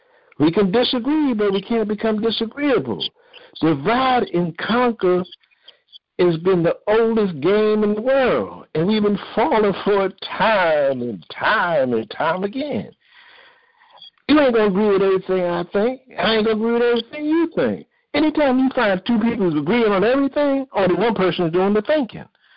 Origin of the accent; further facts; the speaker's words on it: East Coast, United States; I come from the East Coast.